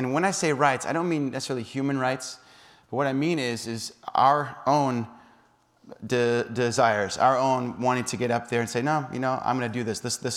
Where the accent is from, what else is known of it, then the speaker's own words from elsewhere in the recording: South Africa; I'm growing up in South Africa.